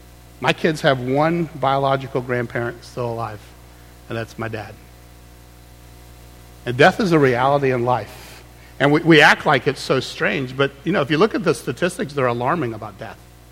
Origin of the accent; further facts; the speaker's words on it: Clearwater, Florida, United States; I grew up in Clearwater, you know, we don't really hunt there.